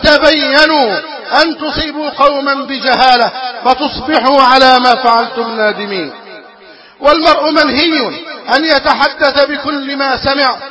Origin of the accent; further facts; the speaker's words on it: Egypt; أن يحفظ علينا أمننا في بلدنا مصر